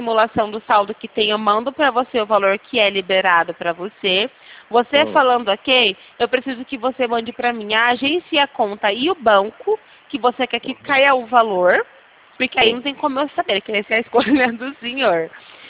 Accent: São Paulo, Brazil; Eu sou aqui do interior de São Paulo.

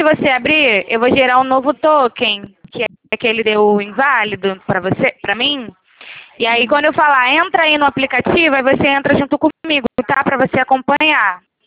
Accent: Rio de Janeiro, Brazil; Não, na verdade eu sou do Rio de Janeiro

